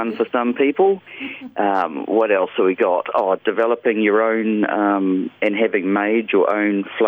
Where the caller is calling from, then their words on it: Himatangi Beach, Manawatū-Whanganui, New Zealand; I'm speaking to you from Himatangi Beach. So do you know where that is?